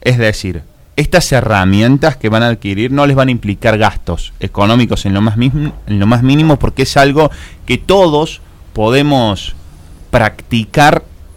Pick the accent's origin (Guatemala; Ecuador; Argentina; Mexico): Argentina; Colonia Caroya, Córdoba; Nací, me crié y me eduqué en Colonia Carolla en el año 1989, el 15 de abril. O sea que mañana cumplo años.